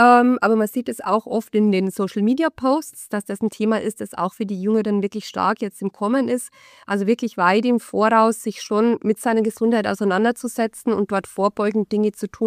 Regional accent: Bavaria, Germany; ich komme ja aus Bayern. Ich fahre da schon gerne ja immer wieder hin.

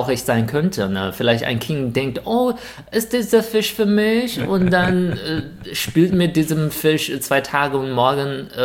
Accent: China; German is a second language; Aber als Chinese, ich glaube das einfach nicht. Also deshalb so in China, man will das sehen.

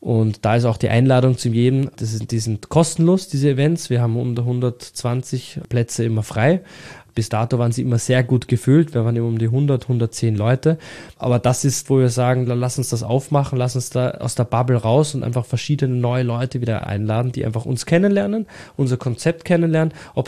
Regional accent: Austria; In den Bergen bei uns in Österreich.

